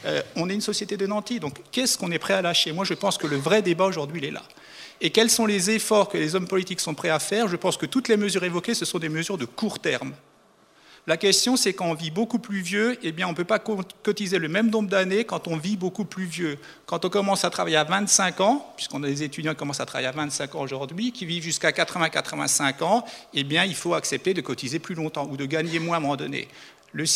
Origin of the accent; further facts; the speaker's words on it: France; moi, je suis français de nationalité.